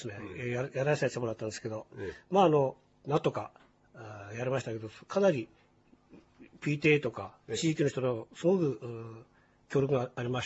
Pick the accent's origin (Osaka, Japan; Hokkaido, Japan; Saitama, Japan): Hokkaido, Japan; Shiraoi; 私は、ね、白老出身だし、もともとアイヌですからね、